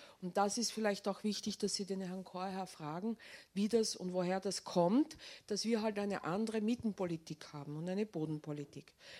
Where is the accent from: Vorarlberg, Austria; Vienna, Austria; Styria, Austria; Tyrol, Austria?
Vienna, Austria; ich bin auch aus Wien, aber ich arbeite in München und in Wien.